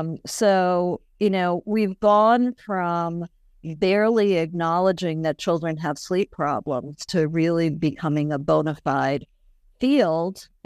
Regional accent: Providence, Rhode Island, United States; So I grew up in Providence, little old Rhode Island

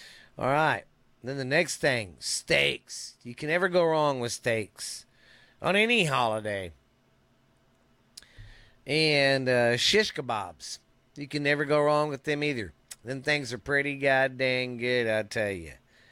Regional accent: Mineral Wells, Texas, United States; That's a lake northwest of here, from my hometown here in Mineral Wells.

